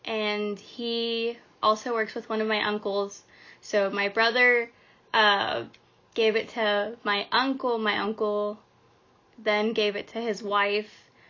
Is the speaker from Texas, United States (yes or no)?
yes; San Antonio, Texas, United States; I'm from here, San Antonio, Texas.